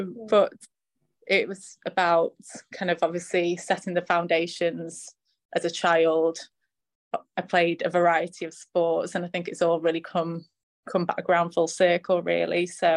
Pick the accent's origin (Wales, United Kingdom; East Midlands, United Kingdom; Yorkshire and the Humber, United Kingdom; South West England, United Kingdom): Yorkshire and the Humber, United Kingdom; Sheffield; so actually I grew up in England, grew up in Sheffield.